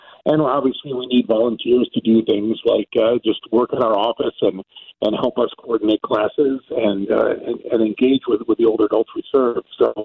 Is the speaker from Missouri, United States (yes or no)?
yes; St. Louis, Missouri, United States; moved away as an adult; also born or lived in California / New York / Pennsylvania; I am originally from St. Louis. I was away for about 25 years. I was in California. I was in New York. I was in Pennsylvania. Then I came back to care for my aging parents.